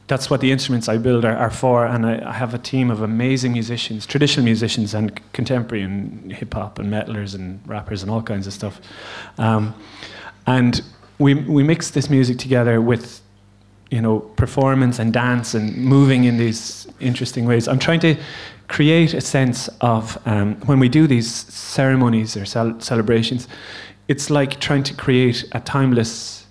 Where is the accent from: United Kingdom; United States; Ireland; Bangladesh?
Ireland; Limerick, Munster; English is a second language; now in Gaeltacht, Ireland; And like, I'm from Limerick, but I learned it.